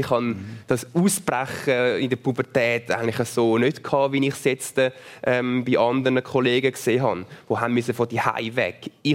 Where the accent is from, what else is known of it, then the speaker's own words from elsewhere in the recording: Winkel, Zurich, Switzerland; Und wir sind im Winkel bei Bülach aufgewachsen. Das ist ein Dorf, wirklich im klassischen Sinn eigentlich, wo man sich gekannt hat